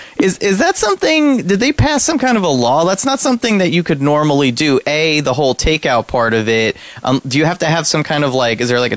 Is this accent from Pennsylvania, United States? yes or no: no; Highlands, New Jersey, United States; which I'm from Highlands.